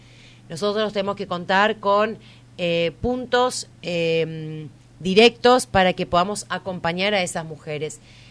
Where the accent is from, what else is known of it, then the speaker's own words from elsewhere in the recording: Chaco, Argentina; hemos sentido orgullo de decir que somos chaqueños y chaqueñas.